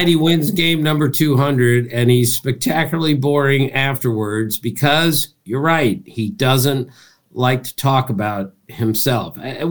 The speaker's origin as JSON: {"language": "English", "region": "East Coast", "country": "United States", "tie": "born or raised there", "said": "because I grew up on the East Coast, I'm not cold"}